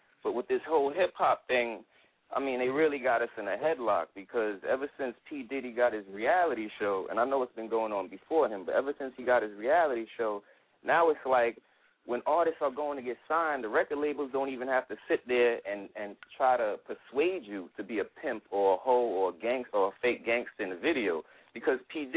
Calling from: Brooklyn, New York, United States; I'm calling from Brooklyn, Flatbush.

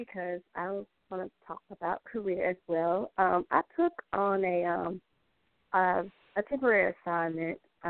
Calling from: Georgia, United States; I'm calling from Georgia.

